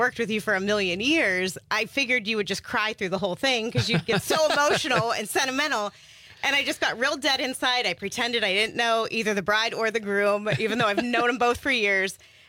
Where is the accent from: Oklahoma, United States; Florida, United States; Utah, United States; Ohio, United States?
Ohio, United States; Youngstown; Every time I tell people I'm from Youngstown, that's what they ask.